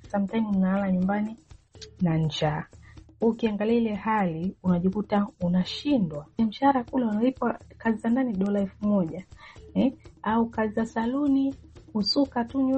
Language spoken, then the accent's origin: Swahili; Tanzania; now in Turkey; mimi ni Mtanzania naishi nchini Uturuki.